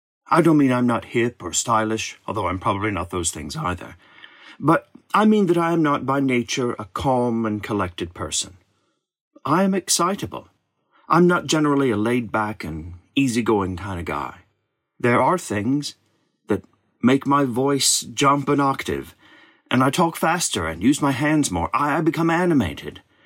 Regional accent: United States; As an American, I have to be careful not to fulfill the stereotype of being overly enthusiastic.

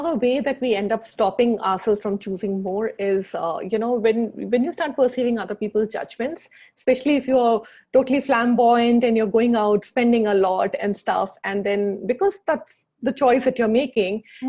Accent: Mumbai, Maharashtra, India; I am from Mumbai, and I travel all over the world conducting these classes and workshops.

